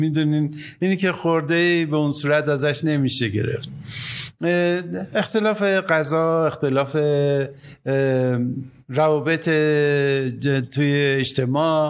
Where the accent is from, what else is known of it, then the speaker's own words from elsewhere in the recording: Iran; moved away as an adult; now in Nairobi, Kenya; و اون موقع هم شاید 28 سالم بود که از ایران اومدم بیرون، که یکم مشکل بود.